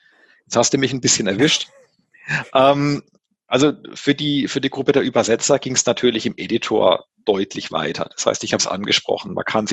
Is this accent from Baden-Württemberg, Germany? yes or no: yes; Baden-Württemberg, Germany; als Badener